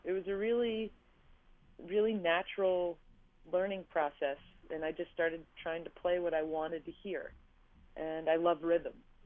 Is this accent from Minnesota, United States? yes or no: yes; Minnesota, United States; I grew up just outside of Minneapolis.